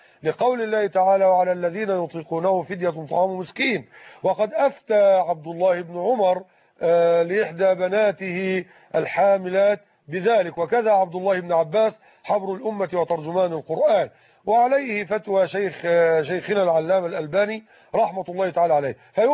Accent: Nile Delta, Egypt; أما عندنا في الدلتا حيث لا تسنى لنا ذلك فبنضطر أن احنا ندفن فوق سطح الأرض.

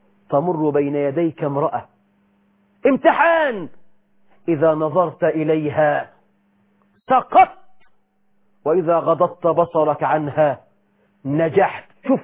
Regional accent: Egypt; بلدنا مصر

